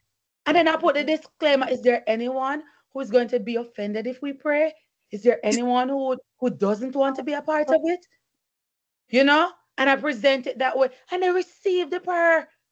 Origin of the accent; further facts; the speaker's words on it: Jamaica; moved away as an adult; now in United States; I'm Jamaican and I've taught in Jamaica for 10 years before I transitioned here.